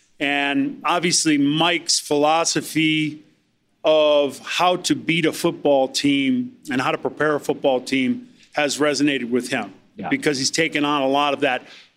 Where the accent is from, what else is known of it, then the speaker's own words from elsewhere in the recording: Ireland; I'm not someone who's genuinely optimistic. I'm Irish. So, I mean, we're a little bit of a hot mess.